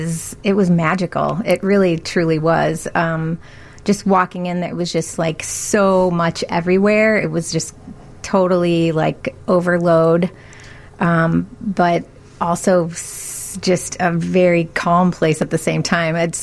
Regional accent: Topeka, Kansas, United States; I grew up primarily in Kansas City, or Kansas, I should say, a small town, Topeka, Kansas.

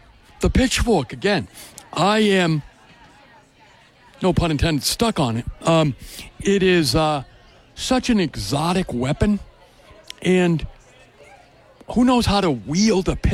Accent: Freetown, Massachusetts, United States; I grew up in Freetown, spent the summers in Fairhaven.

